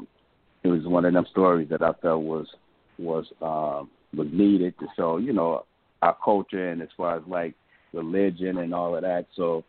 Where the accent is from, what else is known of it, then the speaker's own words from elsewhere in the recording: Chicago, Illinois, United States; You got to realize, Simon, that I'm from Chicago, so I was learning the same way the audience is learning New Orleans culture.